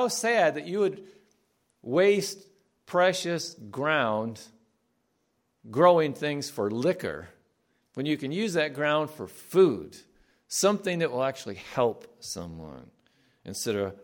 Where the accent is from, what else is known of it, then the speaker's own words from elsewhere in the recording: Greenville, Michigan, United States; Because I would say, I'm from Greenville, Michigan, and they would say, where is that? And so normally I would say, well, that's about 30 miles northeast of Grand Rapids.